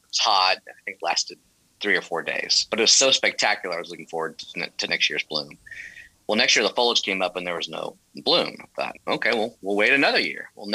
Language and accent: English; Louisiana, United States; born there; also born or lived in California; You know, I've left sunny California, even though my folks are from Houston. I was born in Louisiana, but I've left everything out there.